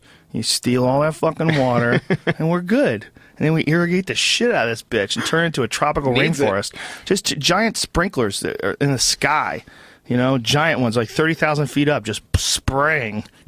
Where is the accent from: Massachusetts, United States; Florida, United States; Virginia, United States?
Massachusetts, United States; Boston; It's nothing. I grew up in Boston.